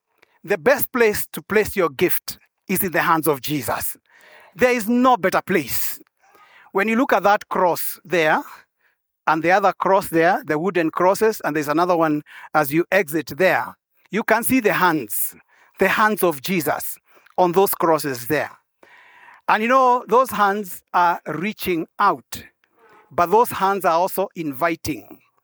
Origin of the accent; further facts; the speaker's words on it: Kenya; Yes, I said, I am a Kenyan also.